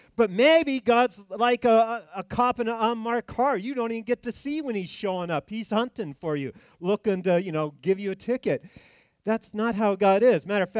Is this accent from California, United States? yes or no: yes; California, United States; And so I, you know, grew up in California, commuted on those crazy highways, and we don't drive defensively.